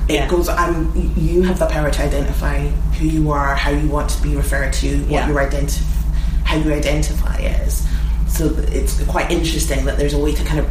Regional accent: Edinburgh, Scotland, United Kingdom; So where are you from? I'm from Edinburgh.

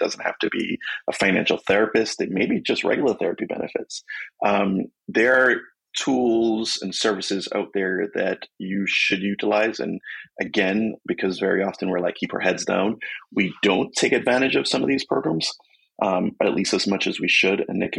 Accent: Jamaica; moved away; one of the things that was so amazing to me in just moving here from my home country, Jamaica, was libraries, right?

